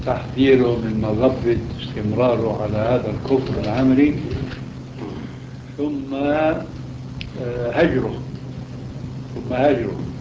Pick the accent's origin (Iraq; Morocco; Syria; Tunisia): Syria; وإلا فيكون مثله كمثل ما يقال عندنا في سوريا